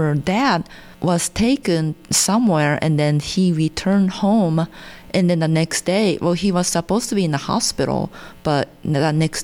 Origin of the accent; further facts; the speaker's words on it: Japan; That is so American because growing up in Japan, we have bone dance, but not dance, like boys and girls.